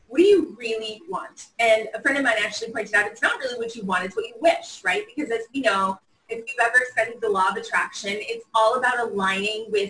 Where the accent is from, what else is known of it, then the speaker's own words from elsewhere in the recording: Boston, Massachusetts, United States; Like I'm from Boston, I'm a city girl.